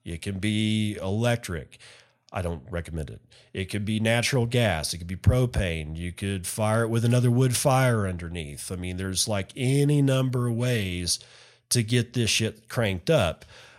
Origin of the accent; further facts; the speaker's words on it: United States; I'm an American. I deal in gallons.